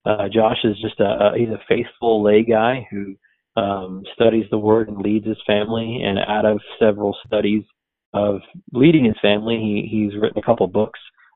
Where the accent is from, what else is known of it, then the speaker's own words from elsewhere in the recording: New Jersey, United States; And since I'm from New Jersey, I'm a baseball fan, and I love the New York Yankees.